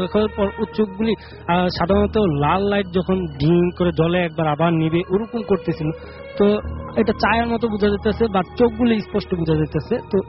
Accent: Chandpur, Chittagong Division, Bangladesh; now in Dhaka, Bangladesh; আমি ঢাকা মিরপুর থেকে আসছি, আমার হোমটাউন হলো চাঁদপুরে। তো আমার ঘটনাটা চাঁদপুরে, আমার দেশের বাড়ি চাঁদপুরে।

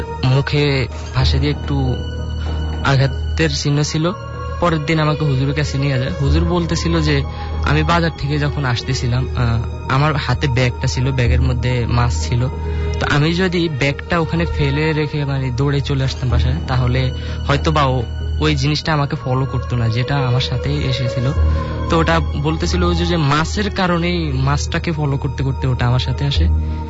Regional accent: Dhaka, Dhaka Division, Bangladesh; আমি ধানমন্ডি থেকে আসছি

